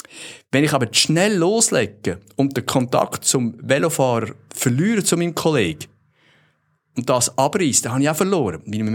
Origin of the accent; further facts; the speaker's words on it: Switzerland; Also bei uns in der Schweiz ist der, glaube ich, bis heute gibt es den, also ist sogenannte Steherrennen.